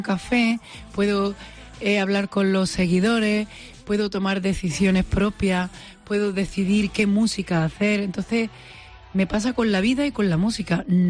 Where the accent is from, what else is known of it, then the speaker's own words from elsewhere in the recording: Granada, Andalusia, Spain; Almanjayar está inspirada en esa historia que estoy escribiendo en ese libro, que es de donde vengo